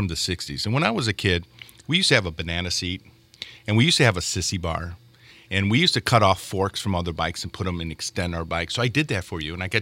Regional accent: Greece; accent: Greek; That's my Greek there accent. It gets in the way.

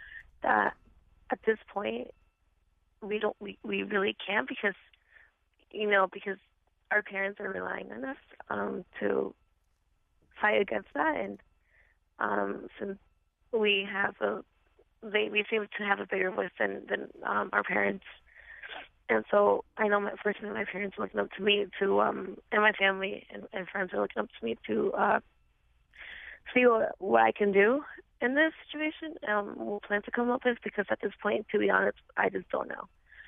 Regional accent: New Haven, Connecticut, United States; also born or lived in Mexico; I was 8 months when I came here. My parents, we come from Mexico, and my grandfather was here in New Haven at the time.

